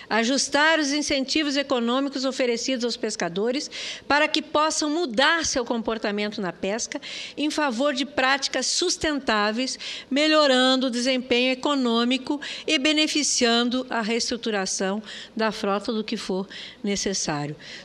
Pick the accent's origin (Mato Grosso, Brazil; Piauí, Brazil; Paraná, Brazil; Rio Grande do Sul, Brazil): Mato Grosso, Brazil; não é porque eu sou de Mato Grosso, né? Um estado que, aliás, todos estão convidados para ir a Mato Grosso comer as delícias das nossas peixadas, né?